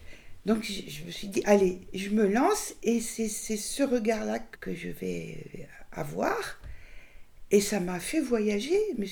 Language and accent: French; Centre-Val de Loire, France; moved away; quand je suis partie, j'étais jeune, quand je suis partie du Berry, il m'était dit plus jamais